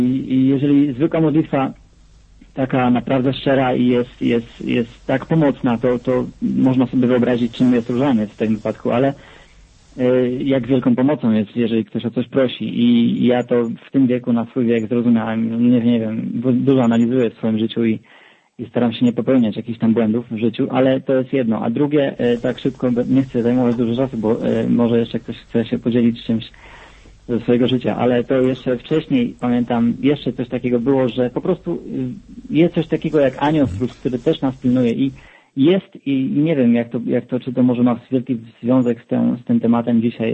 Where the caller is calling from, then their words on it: Canada; Ja jestem z Kanady. Jestem rok w Kanadzie.